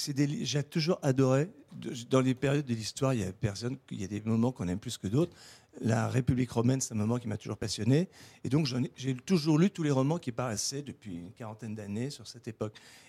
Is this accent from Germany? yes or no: no; Vannes, Brittany, France; On est de Vannes, et on a acheté une maison à l'île aux Moines en 1890, donc ça fait 6 générations qu'on s'y succède.